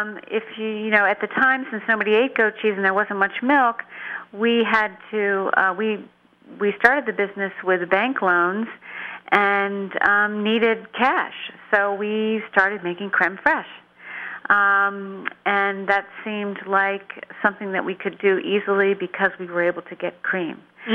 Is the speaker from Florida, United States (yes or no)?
no; New Jersey, United States; Back in the U.S., I grew up in New Jersey